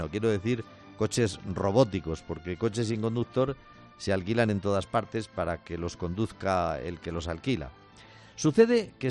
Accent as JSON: {"language": "Spanish", "town": "Zaragoza", "region": "Aragon", "country": "Spain", "said": "Recuerdo hace años que a las oficinas del ayuntamiento de mi pueblo, Zaragoza, se presentó un ciudadano"}